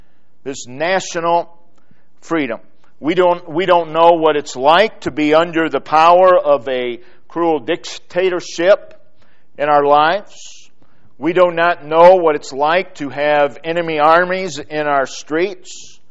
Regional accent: United States; born there; it was no accident that I was born in the United States.

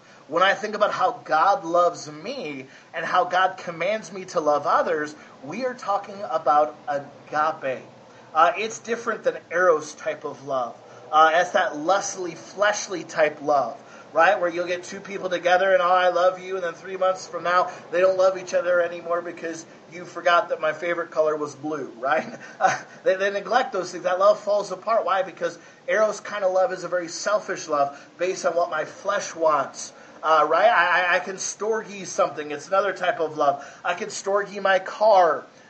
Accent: United States; Because I'm an American, I got freedom of speech, I can do that.

